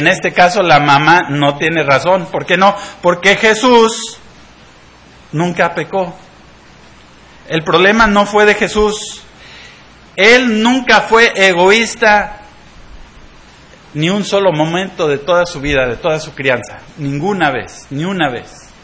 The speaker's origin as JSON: {"language": "Spanish", "country": "Mexico", "tie": "born or raised there", "said": "Yo, desde niño, yo siempre quería tener piel más morena. Crecí en México y era blanquito con pecas, ¿verdad?"}